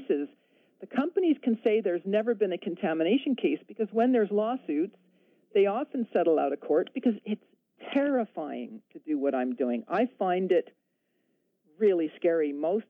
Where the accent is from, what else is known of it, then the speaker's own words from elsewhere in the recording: Canada; I grew up in Canada, where we have been taught and believed we have most of the fresh water in the world.